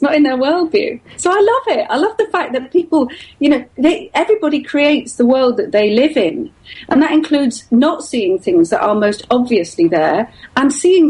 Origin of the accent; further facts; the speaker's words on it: Yorkshire and the Humber, United Kingdom; I am from Yorkshire. We're terribly down to earth in Yorkshire.